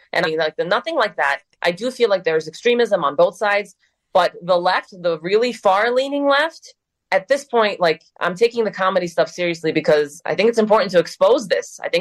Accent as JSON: {"language": "English", "region": "New York", "country": "United States", "said": "But bad word, I'm a New Yorker, please forgive me."}